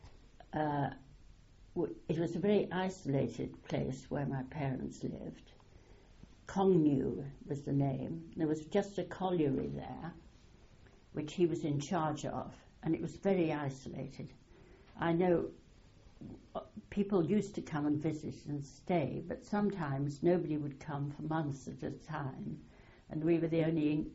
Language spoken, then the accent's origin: English; Shillong, Meghalaya, India; born there; I was born in Shillong, which is then Assam, India, the capital of Assam.